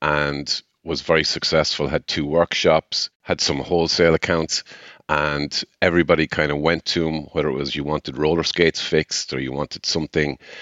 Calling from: Ireland; I'm calling from Ireland.

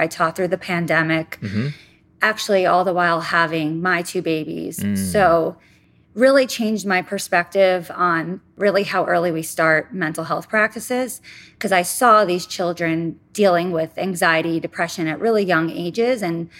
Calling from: Wall Township, New Jersey, United States; I'm calling from Wall Township, New Jersey.

